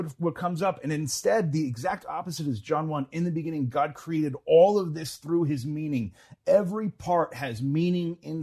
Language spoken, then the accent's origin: English; New York, United States; Yeah, so I'm from New York State. I grew up upstate.